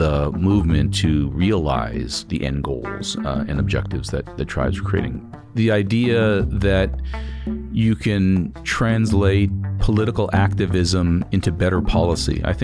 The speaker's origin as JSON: {"language": "English", "town": "San Francisco", "region": "California", "country": "United States", "tie": "born or raised there", "said": "I grew up in San Francisco, California. My mom is non-Indian. My dad is Native. He's Cherokee."}